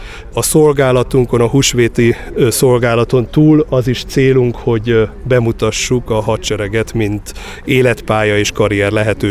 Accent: Diósgyőr, Borsod-Abaúj-Zemplén, Hungary; én különösen ide az avasra is hazajövök, bár én Diósgyőrben nőttem föl, és a Diósgyőri Egyházközségnek voltam tagja

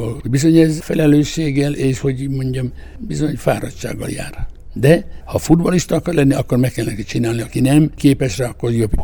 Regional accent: Hungary; moved away; also born or lived in Vienna / Grenoble / Paris / Madrid; én ugye magyarként végig futballoztam Európát, ugye 56-os vagyok, ugye forradalom után mentem ki. Bécsbe, ugye utána Grenoble-ba, Dél-Franciaországba, Párizsba

